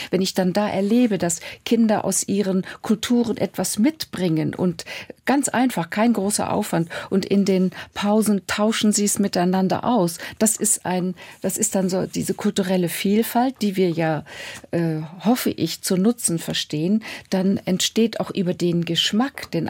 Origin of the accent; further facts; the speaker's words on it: Saarland, Germany; born there; Ich bin im Saarland geboren